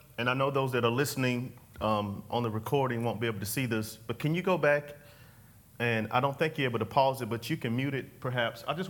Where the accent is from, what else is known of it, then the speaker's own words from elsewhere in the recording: Fairfax, South Carolina, United States; I'm from Fairfax, South Carolina. It's hard to do because we talk slow.